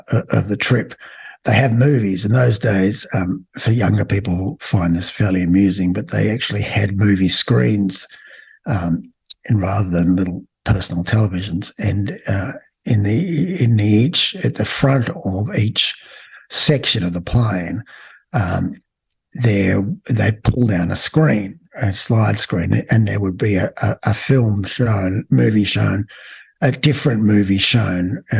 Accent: Australia; like growing up in Australia in the 60s and 70s, and that's where we're at the moment.

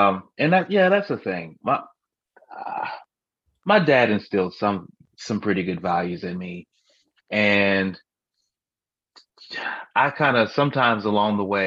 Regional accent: Flint, Michigan, United States; A pimp that I knew growing up. He's a real, like a real pimp. I'm not going to say his name, but I'm from Flint.

